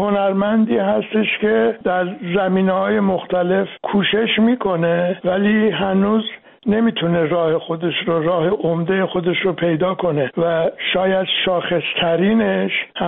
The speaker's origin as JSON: {"language": "Persian", "country": "Iran", "moved": "yes", "said": "من از ایران آمدم"}